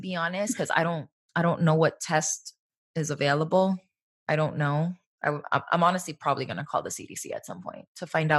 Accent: Miami, Florida, United States; Because we grew up in Miami

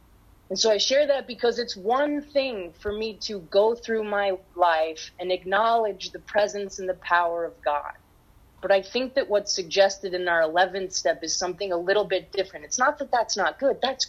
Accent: Denver, Colorado, United States; I'm from Denver. I got sober in Denver, and I had a home group in Denver

